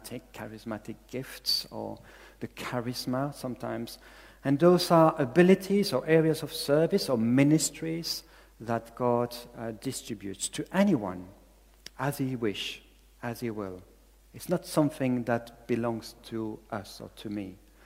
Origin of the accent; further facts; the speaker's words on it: Belgium; English is a second language; might recognize I don't have really an English accent. So this is because I'm from another country, I'm from Belgium.